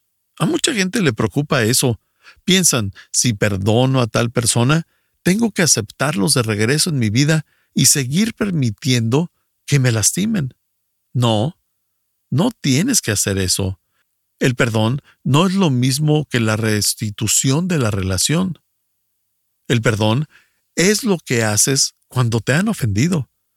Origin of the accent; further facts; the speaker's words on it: Ecuador; soy del Ecuador.